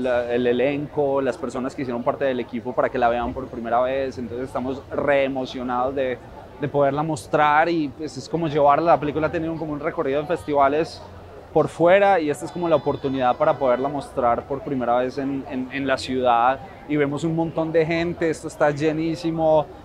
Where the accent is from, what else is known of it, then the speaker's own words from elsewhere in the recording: Medellín, Antioquia, Colombia; Yo soy de Medellín, todo el equipo es de Medellín.